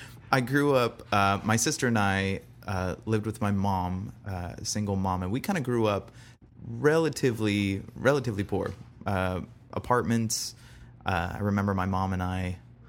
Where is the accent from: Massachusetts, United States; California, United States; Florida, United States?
Florida, United States; Bradenton; born there; Originally born in Bradenton, Florida. But when people ask, I usually say Sarasota